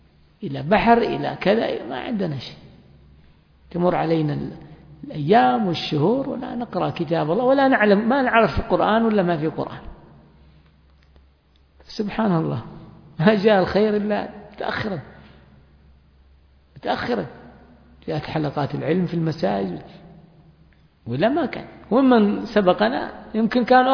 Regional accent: Yemen; لكن هناك من نشأ ببيئة لا تعيد، مثلا عندنا في اليمن، أين هذه؟

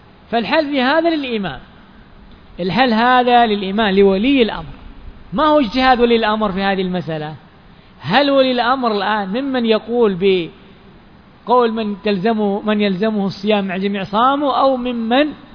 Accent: Yemen; يعني مثلا عندنا في اليمن مثلا إذا رؤي الهلال مثلا في السعودية

